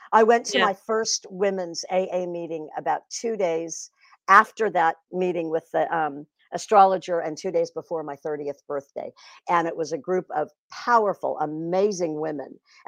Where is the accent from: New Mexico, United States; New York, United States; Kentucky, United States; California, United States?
California, United States; At an early age, I was brought up in the San Francisco Bay Area, so I had lots of opportunity to find drugs and alcohol